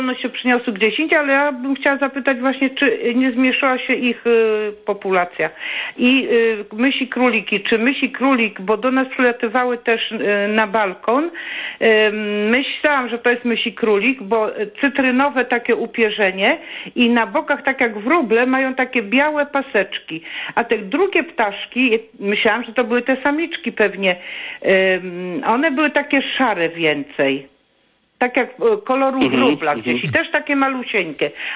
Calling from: Bydgoszcz, Kuyavian-Pomeranian Voivodeship, Poland; bo ja z Bydgoszczy telefonuję

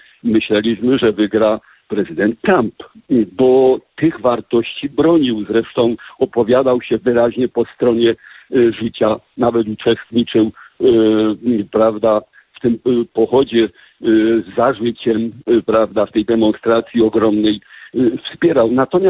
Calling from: Chicago, Illinois, United States; Ja z Chicago.

